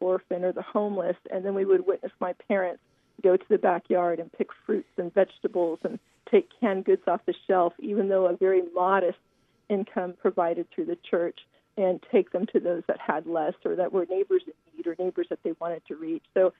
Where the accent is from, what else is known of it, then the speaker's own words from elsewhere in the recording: California, United States; also born or lived in Colorado Springs; Well, I am a native of Southern California, and that's where I currently reside. And we lived here most of my life